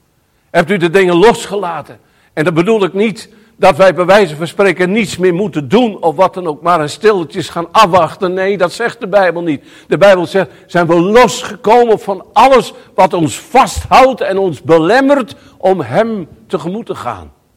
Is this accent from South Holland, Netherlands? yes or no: no; Friesland, Netherlands; Oh, ik kom uit Friesland vandaan